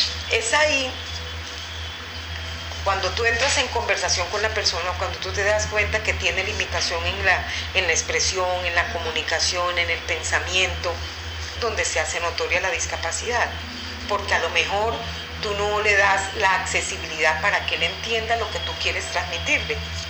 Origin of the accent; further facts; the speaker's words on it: La Guajira, Colombia; moved away; yo soy de La Guajira. Yo vengo de un sitio donde nosotros hablamos duro, hablamos rápido, somos acelerados. Cuando se ríen de nosotros nos imitan así, ¿no? Que no se nos entiende lo que hablamos. Y a mí me costó mucho trabajo vivir en el interior